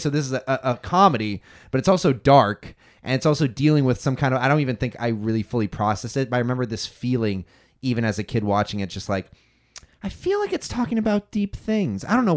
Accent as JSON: {"language": "English", "region": "California", "country": "United States", "tie": "born or raised there", "moved": "yes", "said": "I don't know if it was because I grew up in California and then eventually moved to the South."}